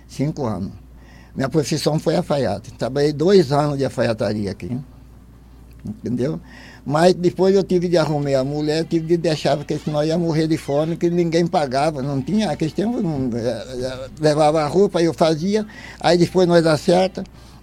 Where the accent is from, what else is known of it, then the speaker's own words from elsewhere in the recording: Vila Bela, Brazil; born there; minha vida, quando eu nasci aqui em Vila Bela, a vida de Vila Bela era difícil, né?